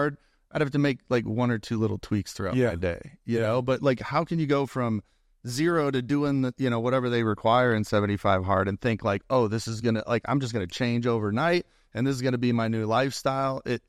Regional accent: Rockford, Illinois, United States; I grew up in Illinois, Rockford, Illinois

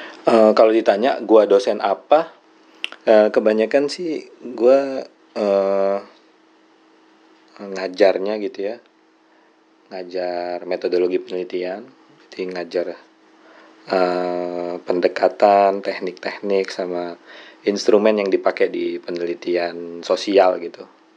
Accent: Tangerang, Banten, Indonesia; also born or lived in Jakarta; now in Bogor, Indonesia; Ya gue jadi asli Bugis. Cuma emang gue lahir di Jakarta, Jakarta Selatan gue lahir. Gue kecil gede di Tangerang. Dan sekarang gue tinggal di Bogor gitu. Jadi ya muter-muter lah.

